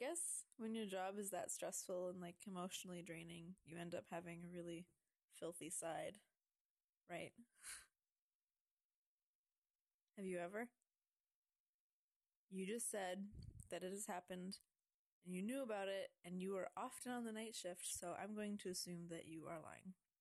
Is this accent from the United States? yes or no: no; Canada; I'm from Canada. I came very far to escape the winter